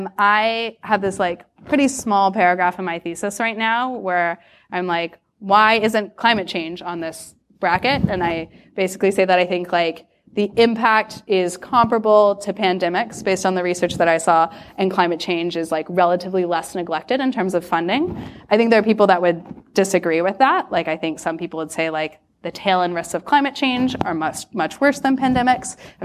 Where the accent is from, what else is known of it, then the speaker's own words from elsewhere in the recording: United States; especially given my nationality as an American